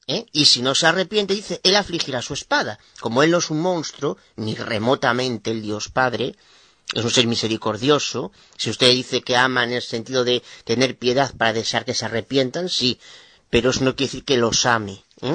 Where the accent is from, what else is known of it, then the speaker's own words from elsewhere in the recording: Galicia, Spain; soy de Nueva Boda de Galicia, España.